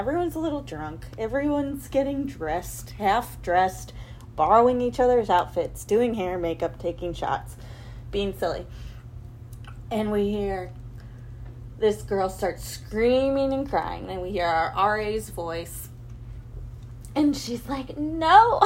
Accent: United States; I'm American, so I don't know where you are, but for me, this is like childhood ingredients.

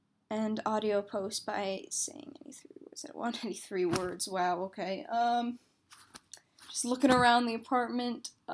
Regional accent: Canada; I am from Canada. You're welcome to guess where.

